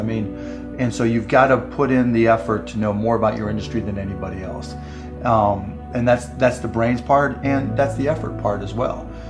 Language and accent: English; Pittsburgh, Pennsylvania, United States; I mean, I grew up in Pittsburgh, and so I would, probably even less than 12 years old, I would go out and buy a bunch of baseball cards